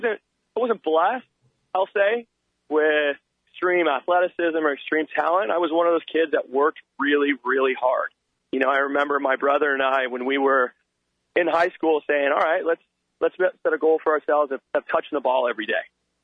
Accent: Irvine, California, United States; I grew up in Irvine, started in AYSO.

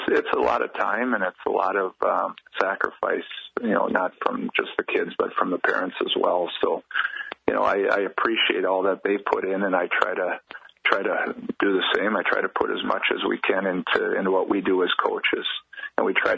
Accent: Minnesota, United States; You know, especially for me, you know, growing up in Minnesota, where I've done it since I think I was age probably two.

